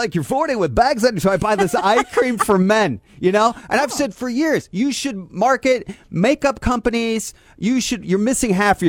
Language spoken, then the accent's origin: English; Indiana, United States; because he knew earlier in the cruise, I told him I was from Indiana.